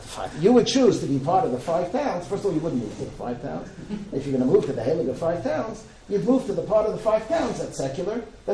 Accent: New York City, New York, United States; I'm a guy who grew up in the 50s and in the 60s. I grew up in the Bronx. I went to secular universities.

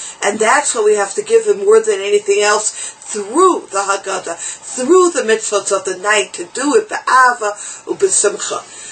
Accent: New York, United States; So being a sheltered Ramat Beit Shemesh girl, and I growing up as a New Yorker, and being a helicopter parent

